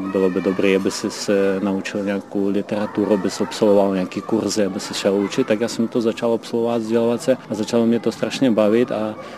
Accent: Lviv, Lviv Oblast, Ukraine; now in Czechia; Pocházím ze západní části ze Lvova.

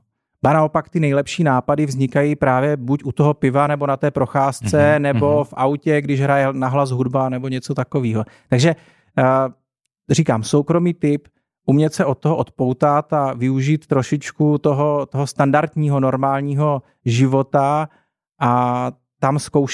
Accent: Brno, South Moravian Region, Czechia; z Brna a zavolají mě jednou za 2 měsíce třeba

